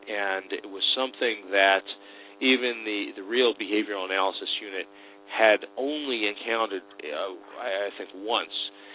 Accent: East Coast, United States; now in West Coast, United States; From the East Coast, and you know

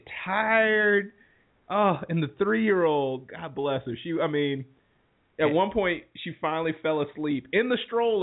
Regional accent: Orlando, Florida, United States; I mean, growing up in Orlando, there's, you know, Orlando, like downtown and everything.

